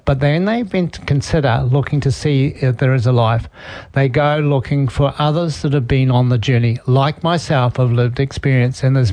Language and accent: English; Coromandel, Waikato, New Zealand; I was a hippie from Coromandel.